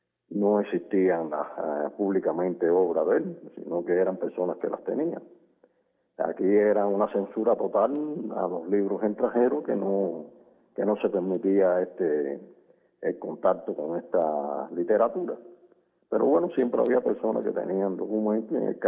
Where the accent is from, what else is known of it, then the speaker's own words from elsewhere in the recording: Cuba; como todo cubano, entrenado en el odio y la violencia